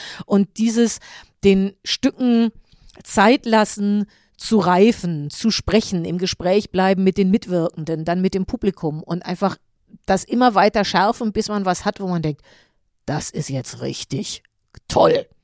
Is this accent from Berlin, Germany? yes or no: yes; Berlin, Germany; einer Großstadt wie in Berlin, wo ich groß geworden bin